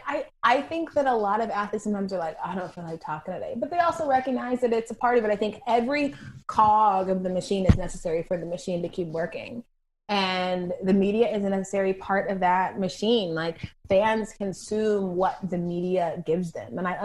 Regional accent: Georgia, United States; I definitely feel like I saw Atlanta sports heyday as I grew up living in Georgia.

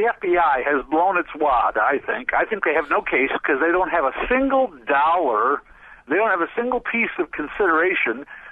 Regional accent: Chicago, Illinois, United States; what it is Chicago politics gone downstate. I grew up in the Mayor Daley area, Richard J., you know, this is not anything new.

